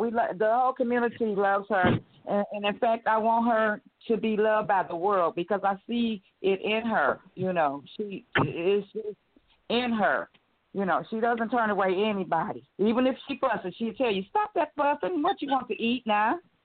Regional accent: Detroit, Michigan, United States; I'm from Detroit.

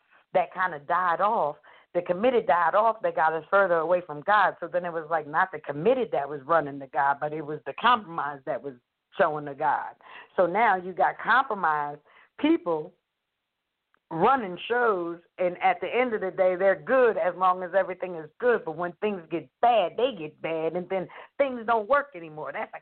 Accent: Philadelphia, Pennsylvania, United States; I'm from Philadelphia. So if you're in Philly and you decide that you're going to Jersey to go to the shore

